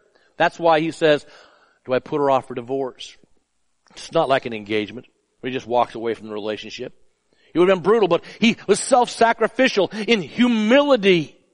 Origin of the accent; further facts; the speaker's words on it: Idaho, United States; I'm from Idaho. Southern Idaho.